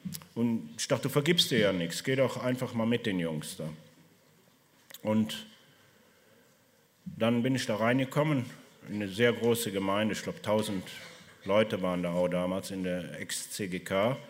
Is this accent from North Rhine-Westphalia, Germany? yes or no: yes; Cologne, North Rhine-Westphalia, Germany; das ist so ein Drogenumschlagplatz bei uns in Köln. Ich bin Kölsche Jung